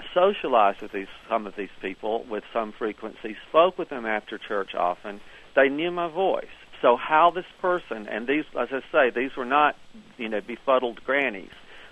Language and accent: English; the South, United States; accent: Southern; They liked my Southern accent.